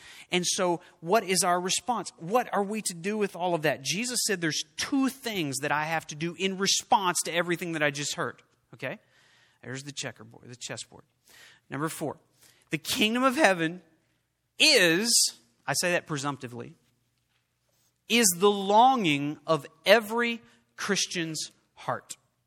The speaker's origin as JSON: {"language": "English", "region": "Oklahoma", "country": "United States", "tie": "born or raised there", "said": "I grew up in Oklahoma. We played checkers."}